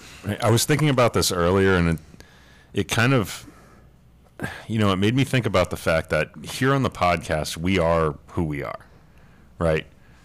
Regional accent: Connecticut, United States; We're all Northerners here, right? We're all from Connecticut.

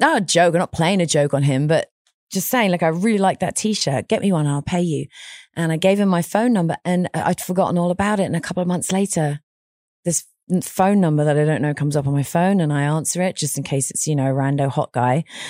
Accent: England, United Kingdom; And he knows I'm English.

